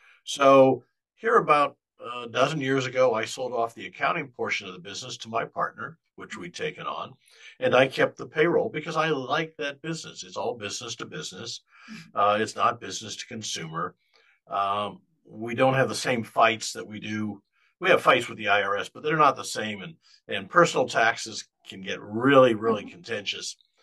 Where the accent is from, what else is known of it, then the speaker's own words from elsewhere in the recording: Iowa, United States; Well, Patty, I'm a Midwestern boy. First of all, thank you for having me. I grew up in Iowa, went to high school